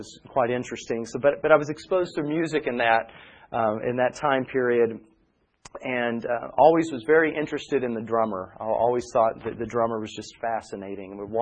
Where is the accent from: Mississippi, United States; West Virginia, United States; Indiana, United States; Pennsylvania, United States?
Indiana, United States; accent: southern; also born or lived in Kentucky, United States / New Jersey, United States; now in Tennessee, United States; But born and raised mostly in southern Indiana, except for several years that we did spend in Kentucky.